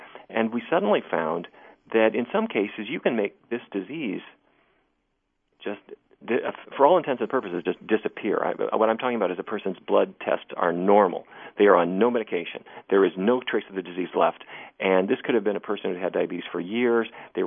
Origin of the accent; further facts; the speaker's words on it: Fargo, North Dakota, United States; I grew up in Fargo, North Dakota, and people think of it as cattle country, and that's kind of my background.